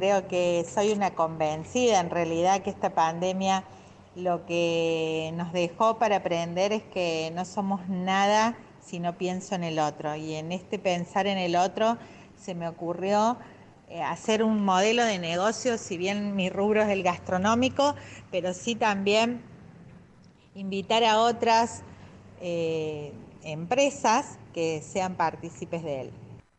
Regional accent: Villa María, Córdoba, Argentina; soy de Villa María

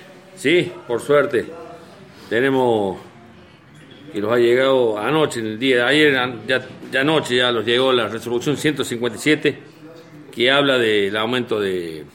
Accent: Etruria, Córdoba, Argentina; Yo soy de Etruria, mi zona, el subdelegado de La Laguna

